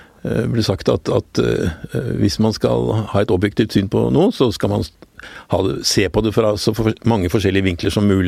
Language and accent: Norwegian; Oslo, Norway; Ja, jeg vokste opp på Skillebekk, nederst i Gabelsgate, kanskje nå heter Nedre Frogner, jeg vet ikke, men og gikk på Russløkka skole